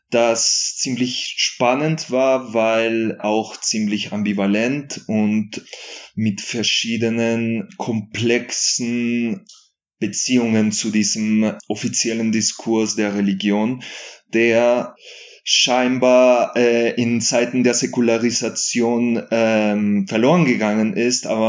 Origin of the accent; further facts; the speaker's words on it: Colombia; wie du gesagt hast. Ich komme ursprünglich aus Kolumbien.